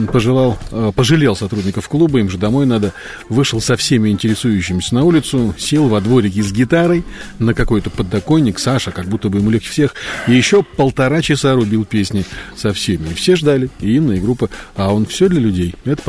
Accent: Donbas, Ukraine; Поребрик, я же вырос в Донбассе. Я знаю точно. В Донецке говорят поребрик.

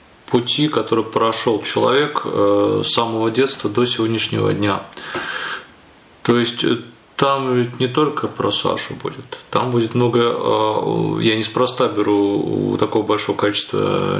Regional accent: Kharkiv, Kharkiv Oblast, Ukraine; Ну и там, конечно, я же как харьковчанин

